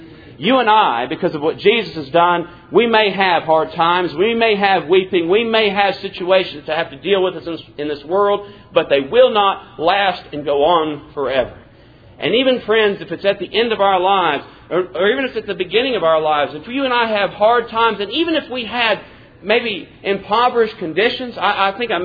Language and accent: English; Midland, Texas, United States; The joke around my hometown in West Texas, Midland, Texas, is out there in the middle of nowhere.